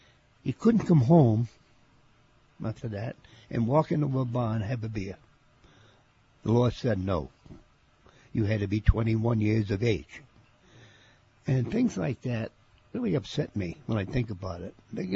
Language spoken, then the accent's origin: English; Bronx, New York, United States; And I'm from the Bronx, New York. I think you could tell by my voice.